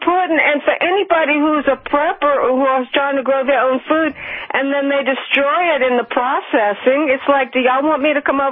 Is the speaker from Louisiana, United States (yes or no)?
yes; New Orleans, Louisiana, United States; Okay, my friend, listen, I'm from New Orleans.